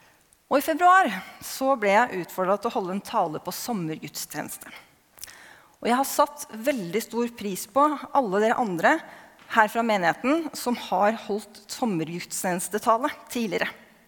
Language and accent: Norwegian; Horten, Vestfold, Norway; moved away as an adult; now in Trondheim, Norway; Jeg vokste opp i Horten, i en kristen familie, i statskirken. Og i 1998, det begynner å bli en stund siden, så kom jeg hit for å studere.